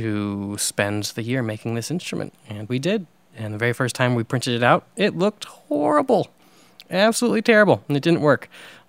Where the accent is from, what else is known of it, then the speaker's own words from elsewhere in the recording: St. Louis, Missouri, United States; also born or lived in Detroit / New York / London; now in Austin, United States; I was born in Detroit, and I lived in St. Louis. St. Louis is home. And then New York for 6 years, London for 6 years, now